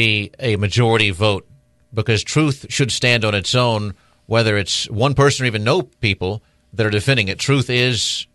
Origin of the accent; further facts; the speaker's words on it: Georgia, United States; I'm from Georgia. I can't say the alphabet sober forwards.